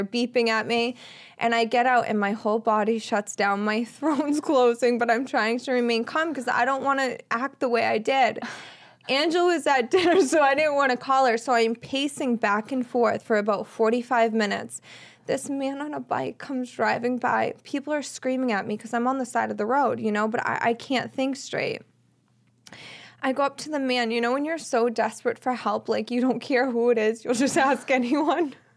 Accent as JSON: {"language": "English", "town": "Boston", "region": "Massachusetts", "country": "United States", "said": "Like, I've lived in America my whole life. I'm from Boston, and I, like, fail to speak English sometimes."}